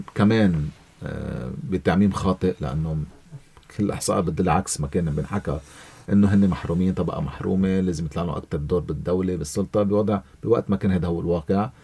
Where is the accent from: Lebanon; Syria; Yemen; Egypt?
Lebanon; حتى نحن كلبنانيين